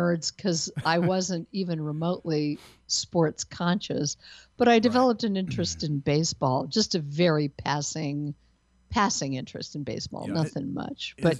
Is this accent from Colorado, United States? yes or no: yes; Denver, Colorado, United States; now in Texas, United States; it's happening in my hometown of Denver, even though I wasn't living in Denver when I moved to Texas. Denver is my hometown. Colorado is my home state.